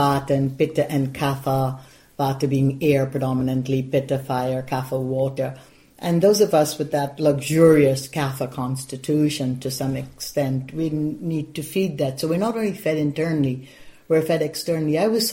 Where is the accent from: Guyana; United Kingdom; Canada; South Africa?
Guyana; now in United States; The first thing I did when I came to America from Guyana in 1969, February, it was the huge snowfall, and it was the first time I saw snow.